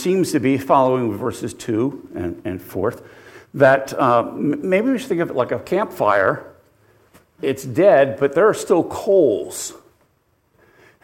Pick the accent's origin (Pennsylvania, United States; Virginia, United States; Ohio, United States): Pennsylvania, United States; not because I'm from Bucks County or Philadelphia.